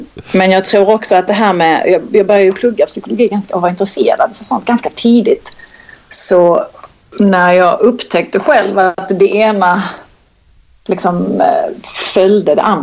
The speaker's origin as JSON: {"language": "Swedish", "town": "Kristianstad", "region": "Skåne", "country": "Sweden", "tie": "born or raised there", "accent": "Scanian", "said": "jag är född och uppvuxen i Kristianstad."}